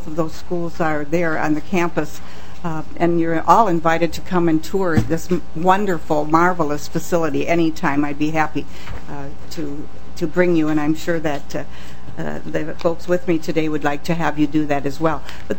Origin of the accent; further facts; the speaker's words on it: Faribault, Minnesota, United States; I represent the Minnesota Faribault State Academies in Faribault, Minnesota, my hometown